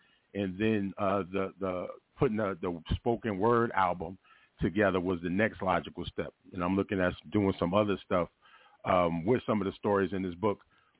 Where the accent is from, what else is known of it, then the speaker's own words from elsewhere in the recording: Cincinnati, Ohio, United States; born there; moved away; also born or lived in New Orleans; So I was born in New Orleans, moved up to Cincinnati as a young man, but I would always, you know, come back home as often as I could. Both my parents from New Orleans